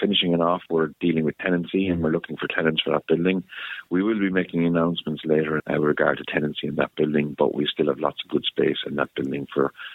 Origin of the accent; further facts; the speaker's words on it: Limerick, Munster, Ireland; When you and I grew up in Limerick, that used to be the GPO building